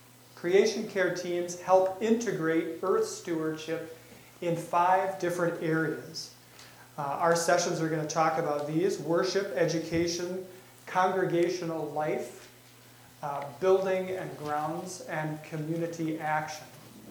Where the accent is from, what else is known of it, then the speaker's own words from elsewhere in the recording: Duluth, Minnesota, United States; I'm from Duluth, Minnesota